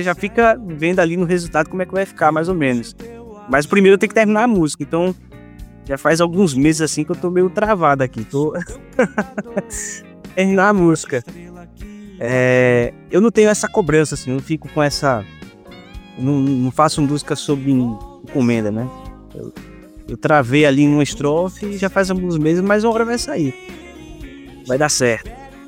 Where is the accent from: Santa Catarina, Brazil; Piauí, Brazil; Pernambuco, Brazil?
Pernambuco, Brazil; Recife; Rapaz, eu sou do Recife, nasci ali no centro do Recife, que é o epicentro do frevo, do carnaval